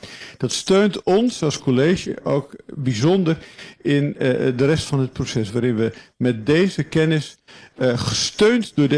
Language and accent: Dutch; Friesland, Netherlands; U weet misschien wel dat ik uit Friesland afkomstig ben.